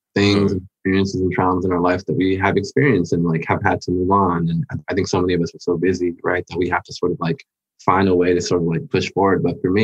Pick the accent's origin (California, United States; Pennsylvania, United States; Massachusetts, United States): California, United States; Los Angeles; the experiences of growing up in Los Angeles. And also, you know, for a lot of us who grew up here